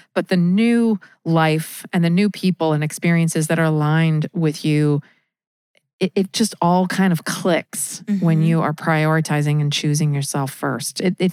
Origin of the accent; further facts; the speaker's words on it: Seattle, Washington, United States; also born or lived in Midwest / New York City; growing up in Seattle, I'm from the Midwest originally, but I was only there until I was 5. So the rest of my life was in Seattle. Also spent 5 years in New York City